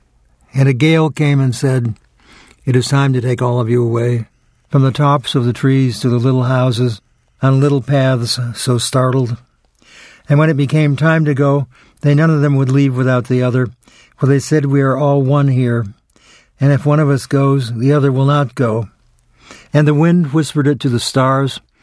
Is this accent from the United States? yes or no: yes; New York, United States; And I said, well, I'm from New York.